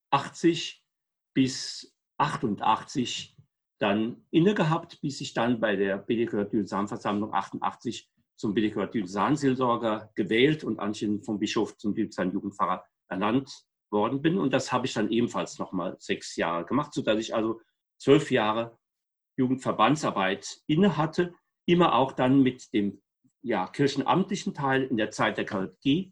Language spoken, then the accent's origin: German; Koblenz, Rhineland-Palatinate, Germany; ich stamme aus Koblenz, bin 1951 geboren in einem kleinen Bauernbetrieb, einem Familienunternehmen, groß geworden